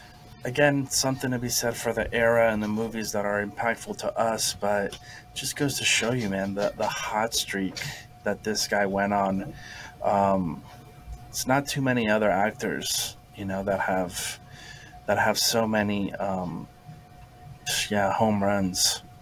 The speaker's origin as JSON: {"language": "English", "region": "Florida", "country": "United States", "said": "we are from the geographic South. We're not from the deep South, but we're from Florida"}